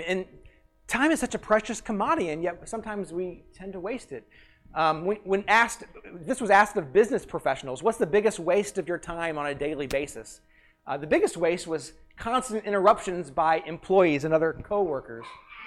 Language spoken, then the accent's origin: English; Missouri, United States; now in Illinois, United States; I just want to point out that I am from Missouri, so I don't know if that counts or not, but I have lived in Illinois for almost 15 years now.